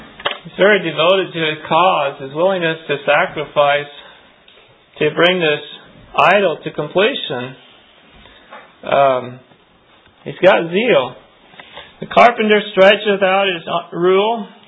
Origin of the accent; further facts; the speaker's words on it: Missouri, United States; I grew up in Scotland County, Missouri, which was 80-some miles from here. But 10 years ago, I moved to Linn County.